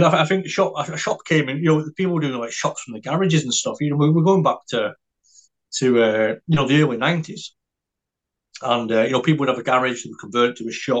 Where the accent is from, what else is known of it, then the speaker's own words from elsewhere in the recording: Largo Ward, Scotland, United Kingdom; I grew up in a little village just outside St Andrews where they play golf. And it's called Largo Ward.